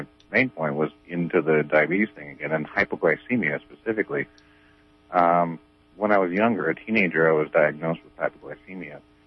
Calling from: Garberville, California, United States; Oh, sweet. Right on. I'm from here in Garberville.

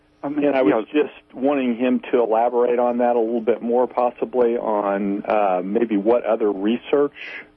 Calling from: Missouri, United States; from Missouri.

